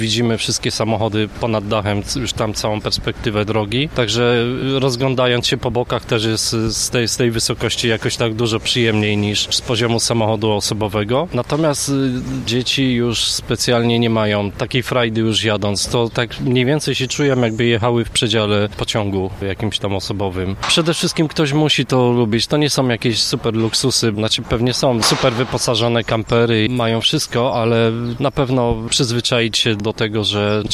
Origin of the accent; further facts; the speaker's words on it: Maków Podhalański, Lesser Poland, Poland; No my jesteśmy już prawie z gór Maków Podhalański, także kawał drogi też.